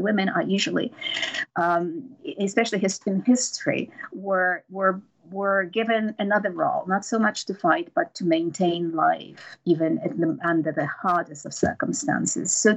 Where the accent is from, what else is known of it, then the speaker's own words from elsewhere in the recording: Poland; You know, I grew up in Poland.